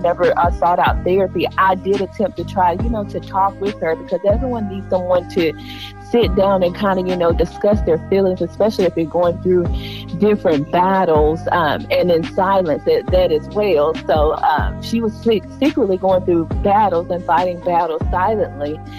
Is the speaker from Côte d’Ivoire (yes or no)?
no; North Carolina, United States; Well, I'm from North Carolina. I'm more so from the rustic countryside. So, but yes, that's where I was born and raised.